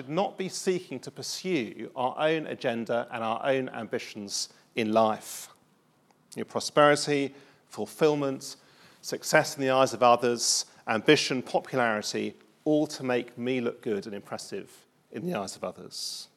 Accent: South West England, United Kingdom; I am Cornish, by the way. You might not have worked that out, but I am Cornish.

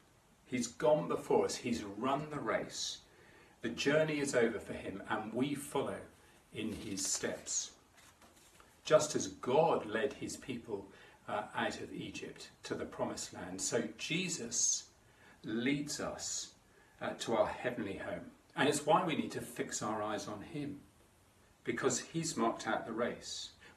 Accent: United Kingdom; And as a British person, in my UK passport it says I'm a resident of the UK.

